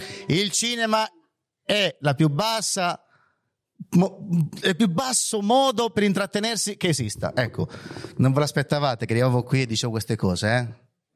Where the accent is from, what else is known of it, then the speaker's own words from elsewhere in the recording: Southern Italy, Italy; Vi svelo un segreto, sono un terrone